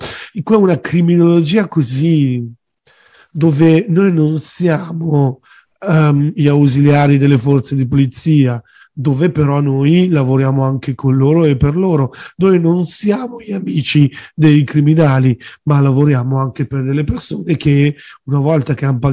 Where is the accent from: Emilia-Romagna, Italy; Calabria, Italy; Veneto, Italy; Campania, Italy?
Campania, Italy; sono napoletano e un odiatore quindi di me stesso.